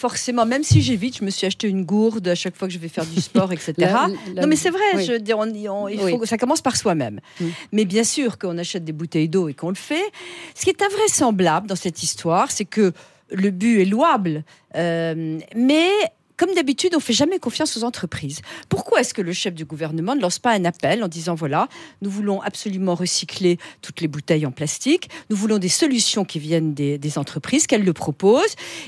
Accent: France; nous sommes français aujourd'hui autour de ce micro.

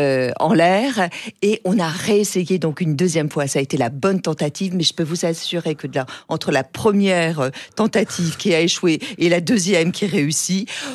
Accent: Rennes, Brittany, France; moved away as an adult; Quand j'ai quitté Rennes, quand j'ai quitté la Bretagne, c'était pour faire une carrière

